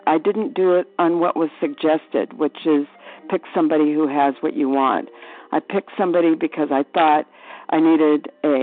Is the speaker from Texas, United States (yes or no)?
no; Arizona, United States; I'm from Arizona.